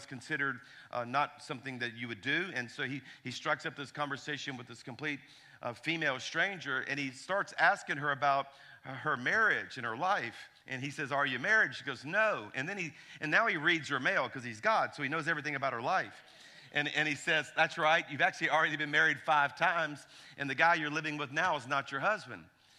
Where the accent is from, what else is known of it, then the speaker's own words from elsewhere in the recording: Louisiana, United States; I'm from Louisiana, okay? So I see humor in Scripture, too